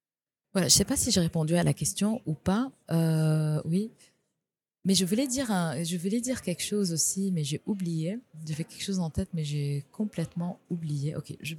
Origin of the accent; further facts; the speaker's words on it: Lebanon; Parce que chez nous, au Liban, tout est privatisé.